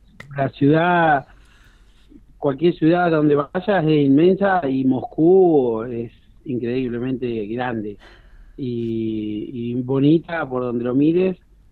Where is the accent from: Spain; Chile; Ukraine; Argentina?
Argentina; somos argentinos